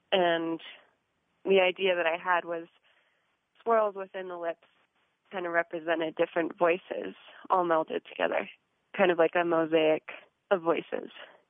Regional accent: Carbondale, Colorado, United States; I was born and raised in Carbondale.

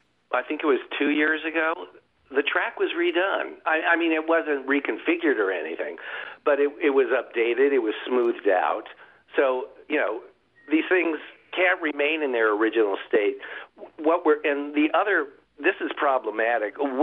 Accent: California, United States; I grew up in Southern California.

